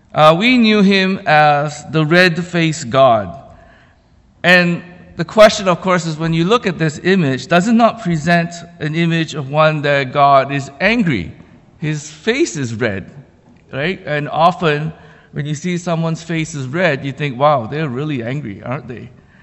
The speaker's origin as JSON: {"language": "English", "country": "Malaysia", "tie": "born or raised there", "said": "as a child growing up in Malaysia"}